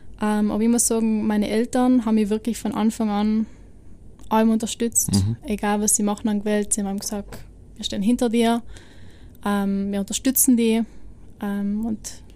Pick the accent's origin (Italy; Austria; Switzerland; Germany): Italy; northern Italy; ich komme aus dem Norden von Italien und wir reden Deutsch zusammen.